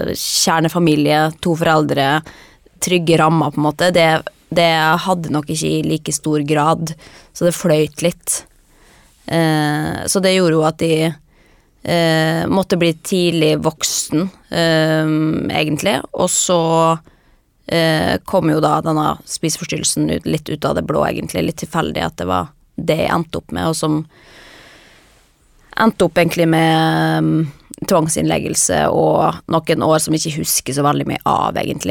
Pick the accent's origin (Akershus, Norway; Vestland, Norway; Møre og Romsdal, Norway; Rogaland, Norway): Møre og Romsdal, Norway; Molde; also born or lived in Kristiansund; jeg kommer jo fra født i Kristiansund, men vokste opp i Molde. Det hører man jo, jeg veldig stolt over å ha holdt på dialekten min.